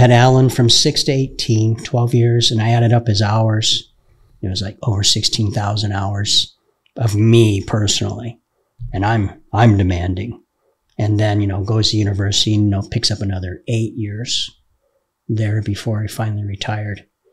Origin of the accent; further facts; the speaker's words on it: United States; because, you know, I'm American. Anything's possible.